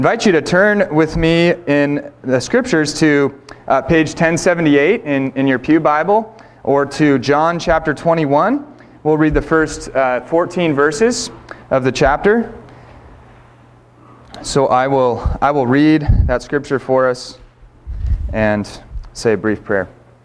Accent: Seattle, Washington, United States; My wife and I are both from the Pacific Northwest. I grew up in the Seattle area primarily, and she's from Seattle and Issaquah.

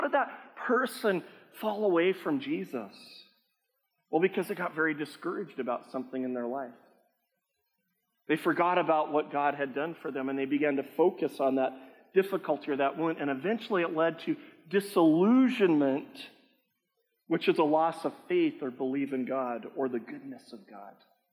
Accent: United States; And I'm an American, so it's hard for me to say that.

